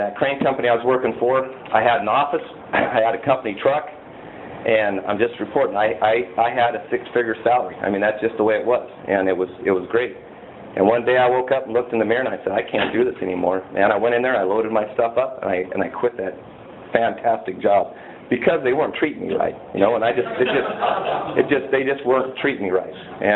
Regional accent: Idaho, United States; I grew up in Idaho

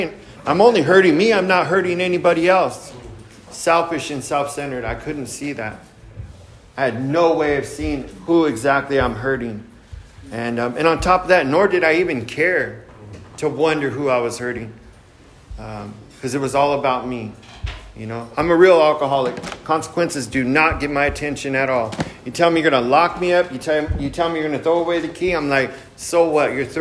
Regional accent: Santa Maria, California, United States; A lot of people don't know this, but I was born and raised in Santa Maria.

